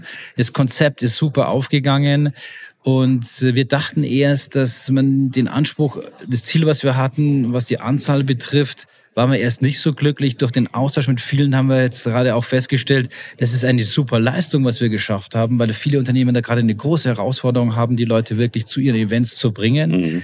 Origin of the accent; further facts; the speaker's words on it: Bavaria, Germany; Das wir als, oder ich als Bayer verstehe ihn ganz gut.